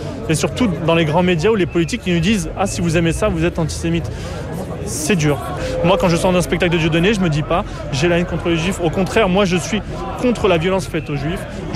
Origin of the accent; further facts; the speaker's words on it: Île-de-France, France; Banlieue parisienne, j'en ai 93 en fait.